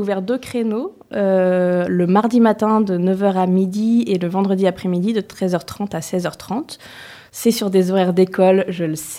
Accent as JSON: {"language": "French", "region": "Auvergne-Rhône-Alpes", "country": "France", "tie": "born or raised there", "moved": "yes", "said": "Moi, j'ai grandi en Auvergne, donc la campagne, je connais et ça me manquait quand même beaucoup."}